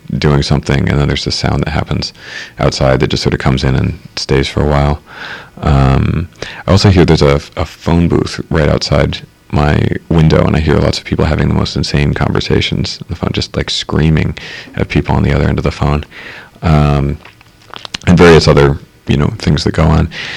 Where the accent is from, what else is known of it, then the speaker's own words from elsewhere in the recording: Philadelphia, Pennsylvania, United States; I grew up in Philadelphia.